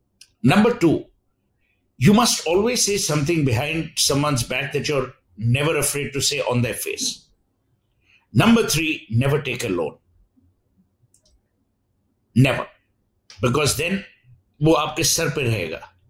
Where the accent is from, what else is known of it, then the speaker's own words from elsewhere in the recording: Kolkata, West Bengal, India; See, let me tell you, being born and raised in Calcutta, money has never been an issue with us.